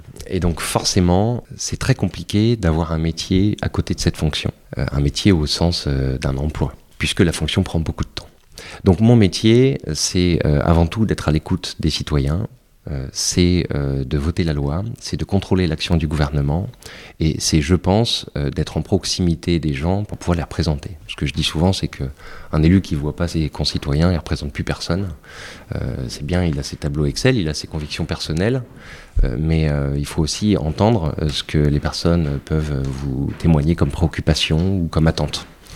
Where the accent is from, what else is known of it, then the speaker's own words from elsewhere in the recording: Niort, Nouvelle-Aquitaine, France; Je suis né à Niort. J'y ai fait toute ma scolarité. Je suis parti pour les études. J'ai fait 5 ans à Bordeaux, 1 an à Paris, puis je suis revenu.